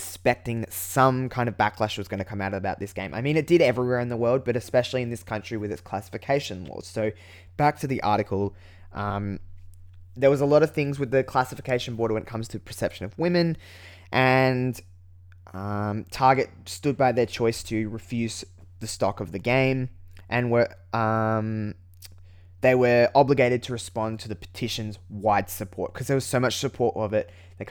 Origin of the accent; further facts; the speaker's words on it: Australia; As being an Australian and living in a town where the only place I can really go and buy a physical copy of these games is Target